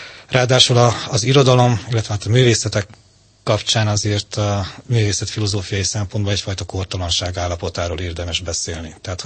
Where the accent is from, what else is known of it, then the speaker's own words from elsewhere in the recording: Székely Land, Romania; first language hu; születtem Székelyföldön, és egy magyar nemzeti közösséggel igencsak ellenséges kommunista államaparátussal szemben éltem meg én az anyanyelvi kultúrát